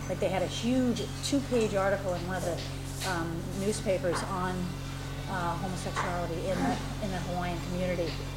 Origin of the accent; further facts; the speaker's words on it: Montreal, Quebec, Canada; I'm from here. I'm from Montreal. But my mother was German, Russian. My dad was black. I think he had some Native American. He had some Jewish in him.